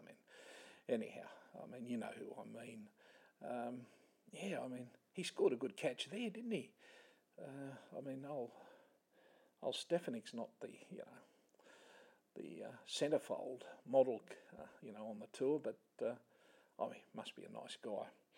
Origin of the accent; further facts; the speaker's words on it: Australia; I mean, being an Aussie, we hold it right up there with the Grand Slams.